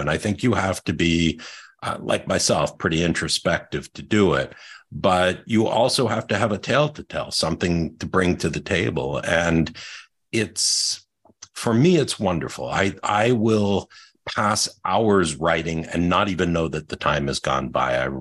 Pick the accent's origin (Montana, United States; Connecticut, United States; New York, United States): Connecticut, United States; Westport; I grew up actually in Westport. And then I went to school, my undergrad at the University of Connecticut, which is not far from Tolland.